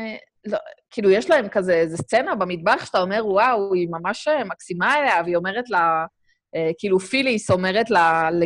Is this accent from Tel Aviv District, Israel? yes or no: no; Central District, Israel; אני גדלתי במרכז, ושם כאילו, מה זאת אומרת?